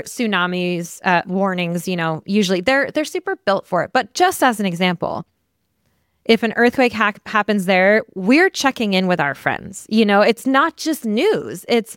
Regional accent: Montana, United States; I'm from Montana. People actually don't know where Montana is. They're like, I say it's close to Canada

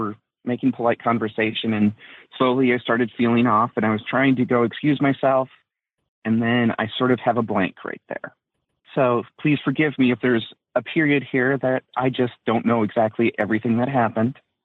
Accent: Minnesota, United States; now in Oklahoma, United States; from Minnesota. I currently live in Oklahoma.

